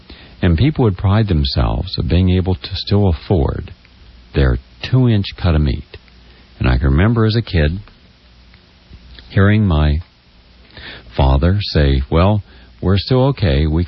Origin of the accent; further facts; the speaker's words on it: West Virginia, United States; That's the island that was right off where my hometown was, where Alexander Hamilton and Aaron Burr had their duel.